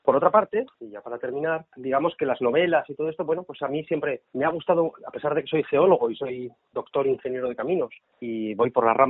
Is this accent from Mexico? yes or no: no; Canary Islands, Spain; born there; Yo nací en Lanzarote en el año 72. Y yo nací en Lanzarote exclusivamente porque mi padre hizo el servicio militar en el Sahara.